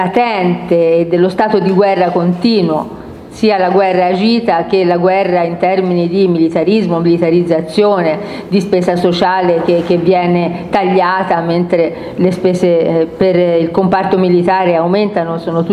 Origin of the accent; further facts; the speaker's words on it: Livorno, Tuscany, Italy; Io vengo da Livorno